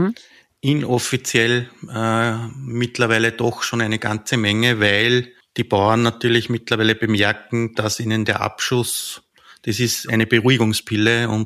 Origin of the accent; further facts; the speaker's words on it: Austria; bei uns in Österreich